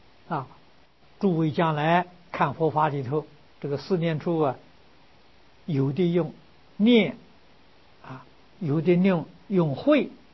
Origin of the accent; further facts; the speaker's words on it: China; 四种定，四种福，我们中国人。常常讲的回首如意